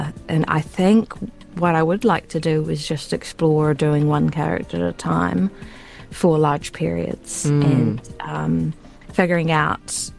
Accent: Dunedin, Otago, New Zealand; Oh, well, it's my hometown.

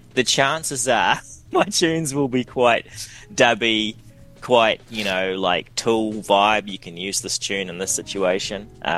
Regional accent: New Zealand; Like I am from New Zealand and I love New Zealand and I love the beach and I love the bush.

